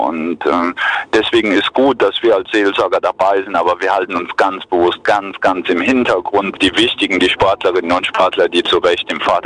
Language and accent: German; Germany; für uns als Deutsche, Thema geteiltes Land, ist ja auch immer ein dankbarer Rückblick in unsere Vergangenheit